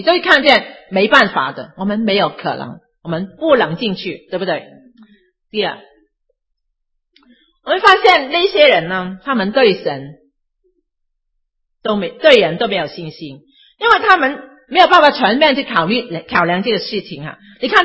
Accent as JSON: {"language": "Chinese", "country": "China", "said": "但是我们尤其是我们中国人，因为我们五千年来很多苦难，很多天灾人祸，所以我们心里面在心里面充满害怕"}